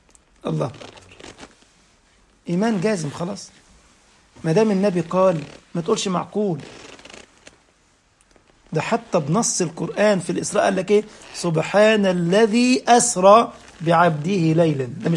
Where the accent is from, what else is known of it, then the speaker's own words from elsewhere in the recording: Egypt; now in Germany; وانت في ألمانيا هنا والقمر بدري تفضل ماشي القمر معاك صح، في نفس اللحظة الجماعة اللي عندنا في مصر ماشيون القمر معاهم برضو